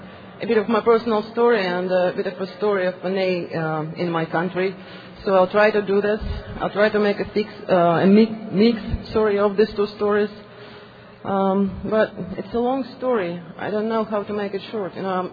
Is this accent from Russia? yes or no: yes; Russia; I'm from Russia.